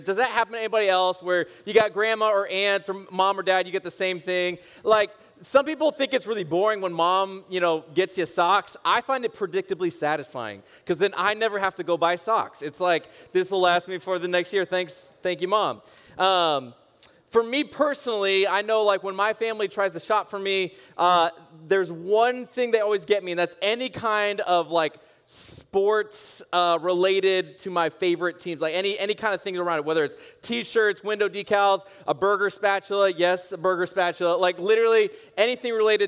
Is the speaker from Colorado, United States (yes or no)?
yes; Denver, Colorado, United States; born there; When it comes to football, I was born in Denver, so my fandom is very deeply with the Denver Broncos.